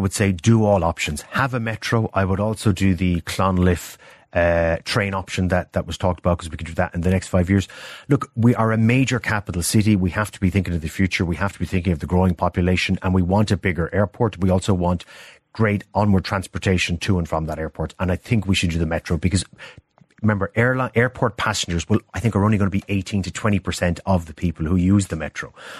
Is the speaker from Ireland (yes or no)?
yes; Cork, Munster, Ireland; Look, I'm from Cork myself